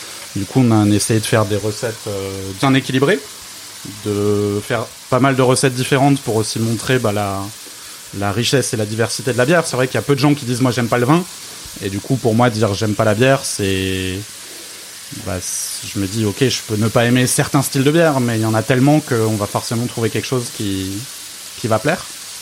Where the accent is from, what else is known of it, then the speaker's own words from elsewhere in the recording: Grand Est, France; Moi je suis alsacien d'origine, mais j'avais vraiment pas de culture bière